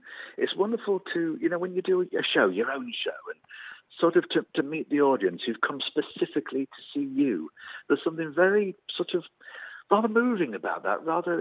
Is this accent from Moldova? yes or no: no; Ormskirk, North West England, United Kingdom; My hometown, Ormskirk, was where I was born and where I grew up, and the place where I listened to Radio City from.